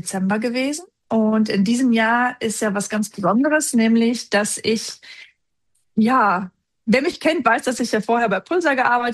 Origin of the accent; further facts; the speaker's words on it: Germany; Also ich bin im Osten geboren, im Westen groß geworden